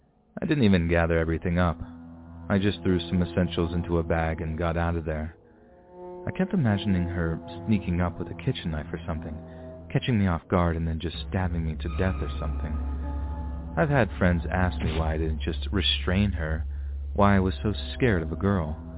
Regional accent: West Virginia, United States; I'm from West Virginia, and I moved all the way to Lexington, Kentucky for a girl.

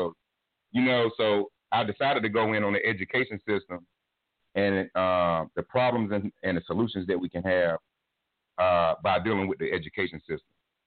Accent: Raleigh, North Carolina, United States; And I'm from Raleigh, North Carolina. I'm 37 years old.

